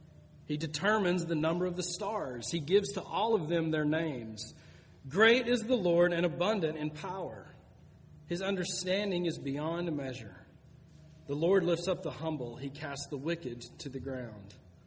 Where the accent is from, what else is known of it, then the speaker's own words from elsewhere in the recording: Tyler, Texas, United States; I grew up here in Tyler, lived here my whole life. I was a third-generation Tylerite